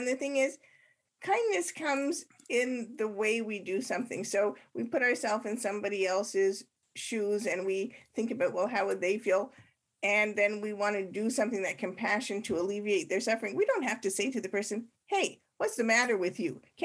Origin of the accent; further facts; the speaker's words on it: Canada; moved away as an adult; I was 42 years old, partially by choice and partially because I'm an immigrant from Canada and I didn't have a work permit.